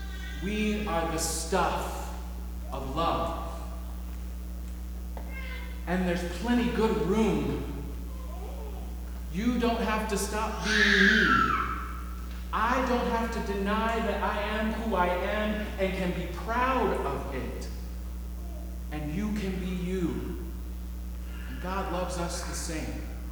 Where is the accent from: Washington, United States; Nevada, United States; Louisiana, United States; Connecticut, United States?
Louisiana, United States; New Orleans; You also know that I'm from New Orleans, and I love a good gumbo.